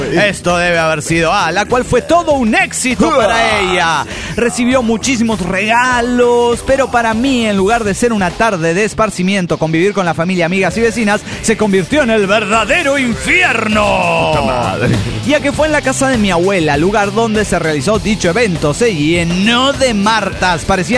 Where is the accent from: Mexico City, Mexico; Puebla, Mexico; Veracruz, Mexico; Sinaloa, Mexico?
Mexico City, Mexico; de la antigua Tenochtitlán en México.